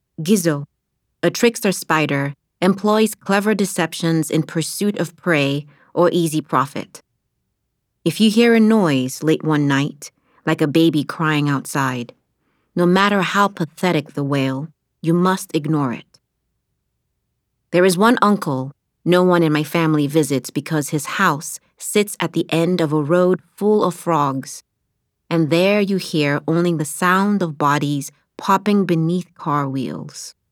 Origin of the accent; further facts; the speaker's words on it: Maiduguri, Borno, Nigeria; born there; I was born in Maiduguri, Nigeria, birthplace of Boko Haram, the terrorist militia that specializes in kidnapping the girl child.